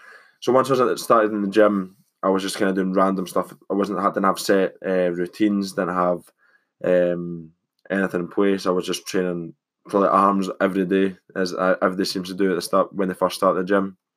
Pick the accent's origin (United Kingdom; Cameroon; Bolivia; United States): United Kingdom; Scotland; I am 20 years old. I'm Scottish, as you can probably tell.